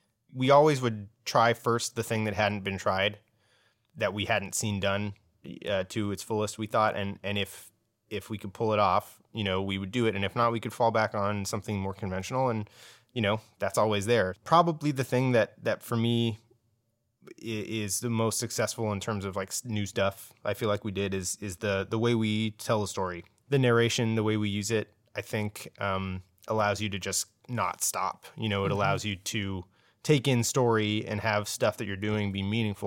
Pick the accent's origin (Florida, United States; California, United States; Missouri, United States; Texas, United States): California, United States; San Jose; now in New York, United States; We're all from San Jose. Logan and I are the two members of the team who work remotely. We live in New York and everybody else is in California.